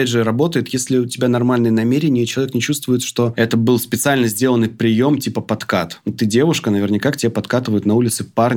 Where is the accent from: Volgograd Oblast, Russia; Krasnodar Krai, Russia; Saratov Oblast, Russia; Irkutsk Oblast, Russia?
Krasnodar Krai, Russia; Krasnodar; А я тоже из Краснодара.